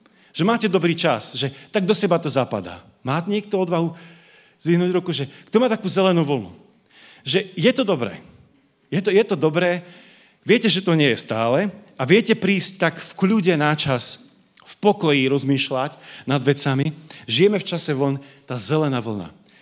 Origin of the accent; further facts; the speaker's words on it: Zvolen, Banská Bystrica Region, Slovakia; pochádzam zo Zvolena, stredné Slovensko, ak ste tam niekedy pri Banskej Bystrici boli.